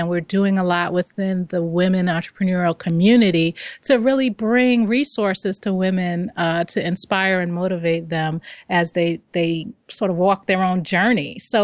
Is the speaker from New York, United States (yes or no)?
yes; New York, United States; I grew up in Queens, New York, so I'm a New Yorker.